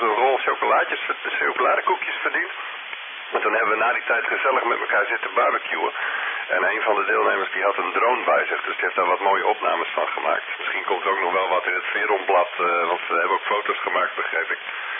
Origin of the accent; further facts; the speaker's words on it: Drenthe, Netherlands; wat kun je nou doen als Drent